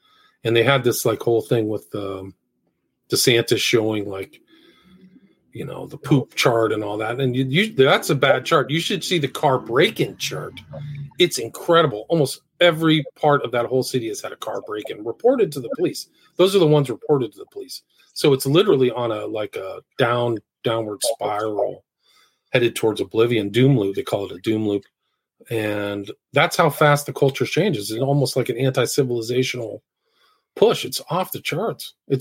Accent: San Francisco, California, United States; Like, I grew up in San Francisco, and it's like, I think there's that book, San Francisco.

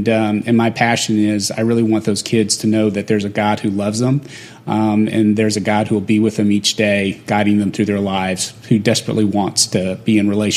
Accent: Bible Belt, United States; I was hanging out with guys who were former enlisted, and I grew up in the Bible Belt.

